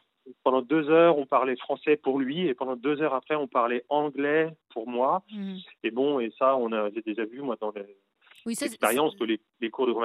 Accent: France; alors que je suis français.

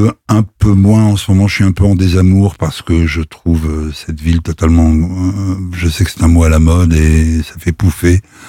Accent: Paris, Île-de-France, France; 14e, à Montsouris, au parc Montsouris. Je suis un enfant du parc Montsouris.

